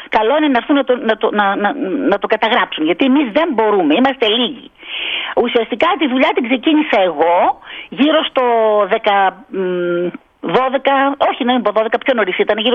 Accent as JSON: {"language": "Greek", "town": "Thessaloniki", "region": "Central Macedonia", "country": "Greece", "said": "Εγώ που δεν ήμουν από εδώ, που ήμουν από Θεσσαλονίκη"}